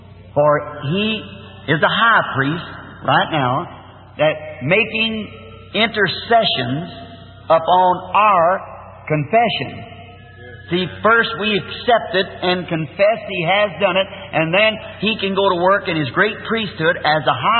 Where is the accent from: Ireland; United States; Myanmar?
Ireland; And I have Episcopalian, Presbyterian, family background, Catholic to my family. I'm Irishman.